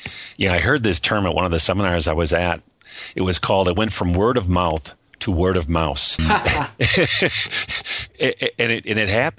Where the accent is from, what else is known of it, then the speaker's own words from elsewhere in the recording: Michigan, United States; Yeah, I'm from Michigan. Been in this area for a little over 25 years